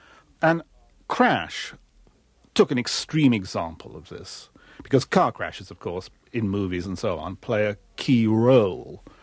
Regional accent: England, United Kingdom

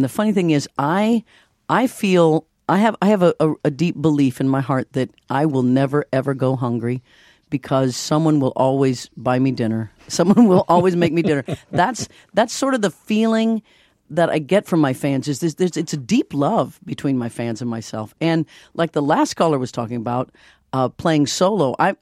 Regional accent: Kansas, United States; Well, I grew up in Kansas, and we listened to one radio station.

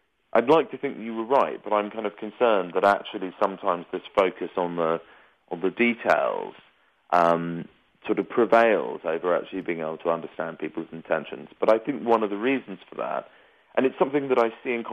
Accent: England, United Kingdom; to see how one was perceived as an English person, because people were much more direct about it

